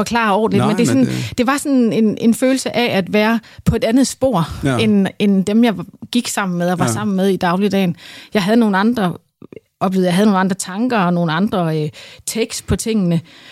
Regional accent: Randers, Central Denmark Region, Denmark; Jeg er fra Randers.

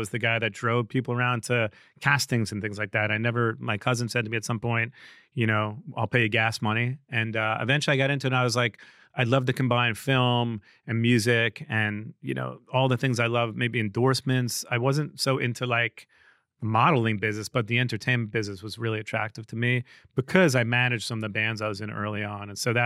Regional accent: New York, United States; I was a kid from Long Island, from the Five Towns.

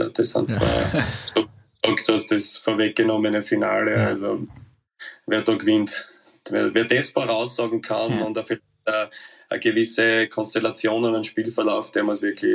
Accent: South India, India; German is a second language; der ist aus dem Norden, ich bin aus dem Süden, wir verstehen uns.

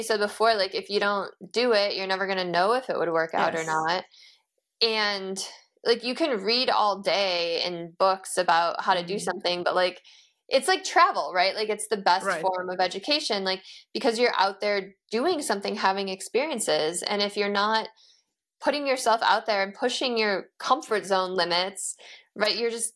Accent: Illinois, United States; now in California, United States; Like, I'm from Illinois, but I live in California.

